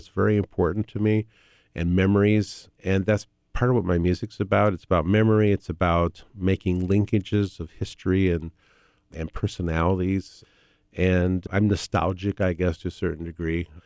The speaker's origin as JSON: {"language": "English", "town": "Cedar Rapids", "region": "Iowa", "country": "United States", "tie": "born or raised there", "said": "it's always a great pleasure to come back to Iowa because I have such fond memories of growing up in Cedar Rapids."}